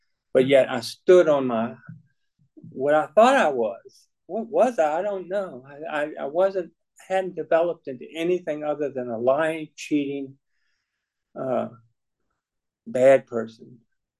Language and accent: English; Sandston, Virginia, United States; I'd be going to Sandston to see my best friends that I grew up with down in Sandston